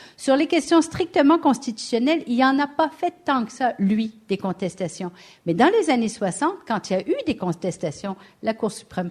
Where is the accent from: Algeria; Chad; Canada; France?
Canada; Trois-Rivières, Quebec; comme je viens de Trois-Rivières